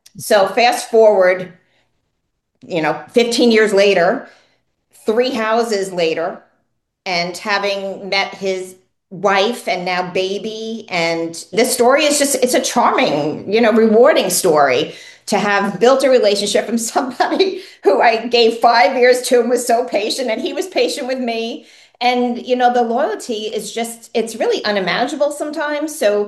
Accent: St. James, New York, United States; also born or lived in Southold; So I grew up in two areas. I grew up in St. James, just outside of Stony Brook on the North Fork, and also in Southold on the Peconic Bay.

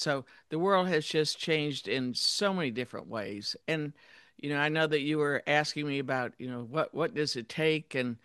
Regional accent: Detroit, Michigan, United States; I grew up in Detroit in a blue collar family.

